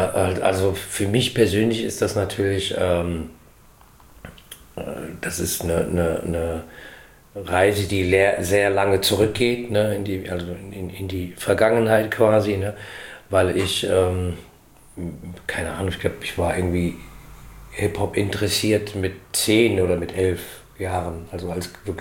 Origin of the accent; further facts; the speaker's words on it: Frankfurt, Hesse, Germany; weil wir hier geboren sind und uns auch als Frankfurter sehen. Ich sehe mich absolut als Frankfurter und auch als Deutscher, ja. Aber ich habe ja Roots